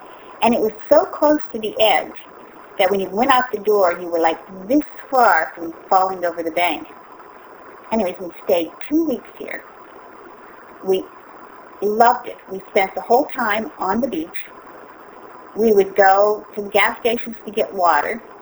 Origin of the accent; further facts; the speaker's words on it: United States; moved away as an adult; But because we're from the States, we had to actually get through immigration.